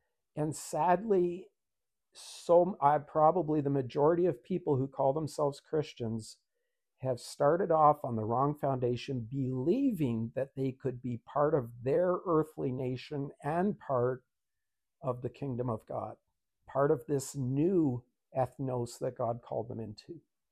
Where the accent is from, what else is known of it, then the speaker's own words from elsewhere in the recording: Canada; I was born and raised in Canada.